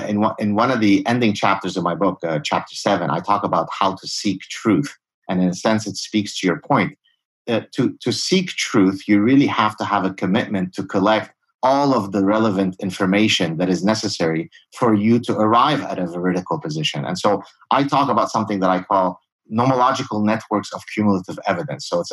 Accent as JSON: {"language": "English", "country": "Lebanon", "moved": "yes", "said": "I come from Lebanon where we escaped. We're Lebanese Jews. And we escaped the civil war in Lebanon."}